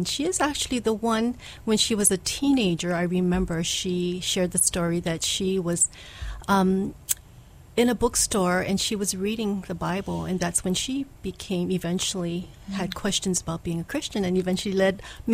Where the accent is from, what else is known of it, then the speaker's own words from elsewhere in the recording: Pearl City, Hawaii, United States; also born or lived in Kalihi; Well, I grew up in Kalihi in the beginning first few years of my life and then moved to Pearl City as a kindergartner. I attended Pearl City Elementary, then high school.